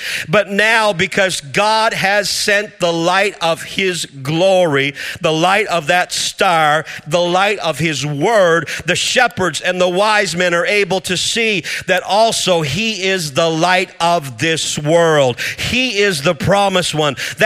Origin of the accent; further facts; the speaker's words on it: Canada; accent: Canadian; I hope my Canadian accent's not too difficult to understand.